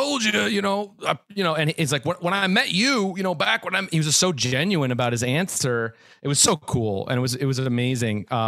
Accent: Minneapolis, Minnesota, United States; We're all from Minneapolis.

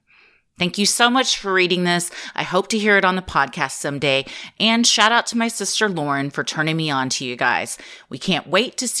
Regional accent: Seattle, Washington, United States; I grew up in Seattle, which seems to be the serial killer breeding ground. What is it about Seattle? The rain 9 months a year?

